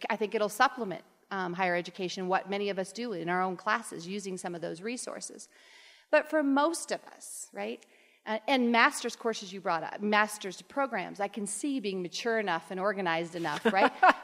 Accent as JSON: {"language": "English", "region": "Iowa", "country": "United States", "tie": "born or raised there", "said": "I was a farm girl. I grew up in Iowa, and I went to a small liberal arts college, and I was so homesick"}